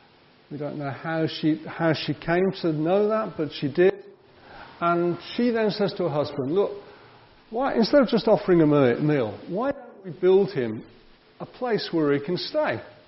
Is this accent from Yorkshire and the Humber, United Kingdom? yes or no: no; Birmingham, West Midlands, United Kingdom; the church that I grew up in Birmingham